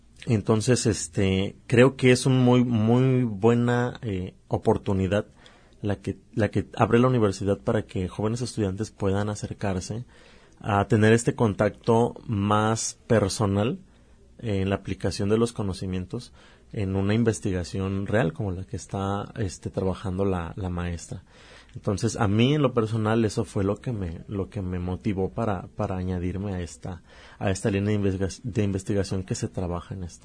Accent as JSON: {"language": "Spanish", "town": "Acapulco", "region": "Guerrero", "country": "Mexico", "tie": "born or raised there", "said": "Yo vengo de la Universidad Autónoma de Guerrero, específicamente de la ciudad de Acapulco. Pues es mi ciudad. Ahí nací, ahí crecí, ahí estoy estudiando."}